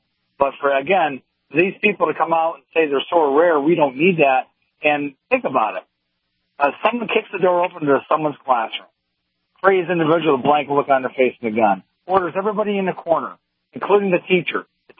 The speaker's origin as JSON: {"language": "English", "region": "Pennsylvania", "country": "United States", "tie": "born or raised there", "said": "That's correct. It's my home state."}